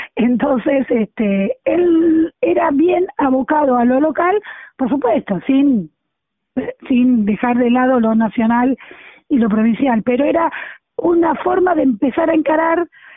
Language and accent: Spanish; Argentina; los temas que preocupan, que nos preocupan como argentinos